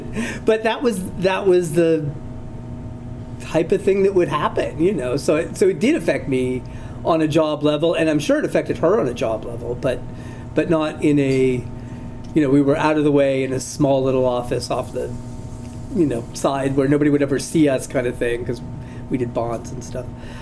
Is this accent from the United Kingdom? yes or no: no; Canada; also born or lived in Chicago, United States; I had lived in Chicago before this, and I went to junior high and high school in Chicago. I'm Canadian, but we were there because my dad was in construction.